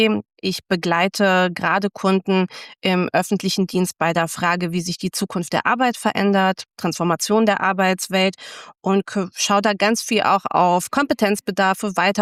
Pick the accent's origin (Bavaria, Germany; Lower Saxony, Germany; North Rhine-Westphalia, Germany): Lower Saxony, Germany; ich bin in Niedersachsen groß geworden und habe dann irgendwann erstmal in Münster studiert